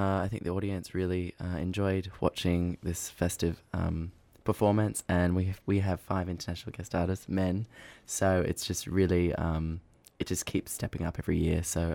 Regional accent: Australia; Well, I think it's I'm from Australia

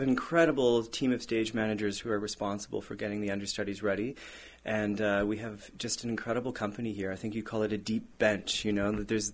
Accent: London, Ontario, Canada; I'm lucky to have grown up in London, Ontario, which is very close to Stratford. It's only about a 45-minute drive.

